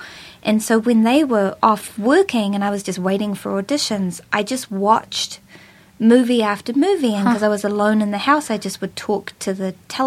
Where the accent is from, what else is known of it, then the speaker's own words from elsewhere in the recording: New Zealand; accent: New Zealand; he asked me to just use my New Zealand accent.